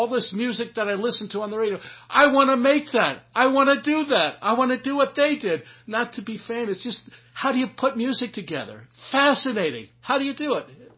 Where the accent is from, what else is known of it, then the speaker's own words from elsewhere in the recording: Princeton, New Jersey, United States; Growing up in Princeton, one of the memories that I have is driving in Dad's car, and he'd listen to Cousin Brucey on the radio, WABC in New York City.